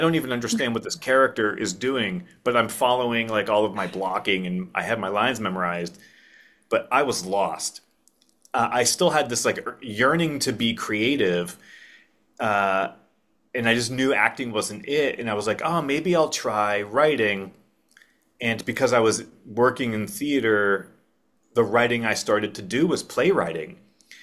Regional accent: New Hampshire, United States; I grew up in New Hampshire, and the seed of me becoming a writer was actually planted years and years before I came to realize it was there.

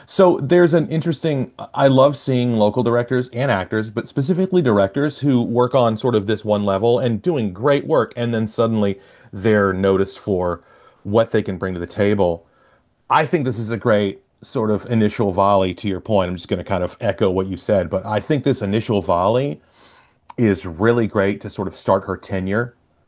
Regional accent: Birmingham, Alabama, United States; now in Twin Cities, United States; I'm from Birmingham, Alabama. I grew up there, and I was there through my 20s.

